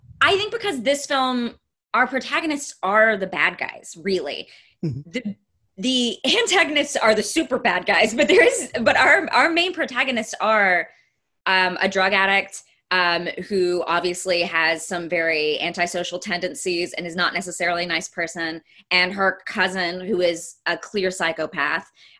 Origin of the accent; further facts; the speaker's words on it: Texas, United States; growing up in East Texas, that's where I'm from